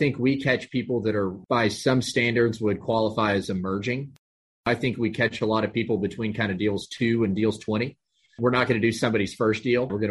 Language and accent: English; Amarillo, Texas, United States; now in Houston, United States; based here in Houston, Texas. Born and raised in North Texas, up in Amarillo, went to school, University of Texas in Austin.